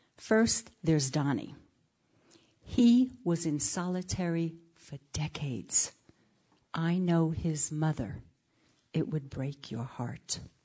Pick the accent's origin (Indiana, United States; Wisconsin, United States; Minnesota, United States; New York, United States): New York, United States; Bronx; born or raised there